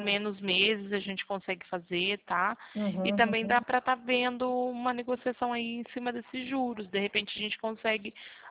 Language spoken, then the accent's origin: Portuguese; Porto Ferreira, São Paulo, Brazil; Eu sou aqui de Porto Ferreira, fica no interior de São Paulo.